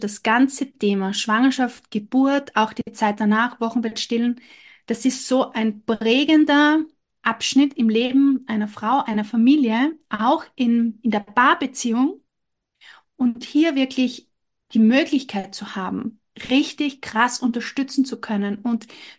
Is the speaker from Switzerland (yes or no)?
no; Eastern Austria, Austria; wie du schon gesagt hast. Ich komme aus dem Osten von Österreich, ziemlich genau zwischen Graz und Wien. Lebe hier relativ ländlich mit meiner Familie in einem kleinen Ort.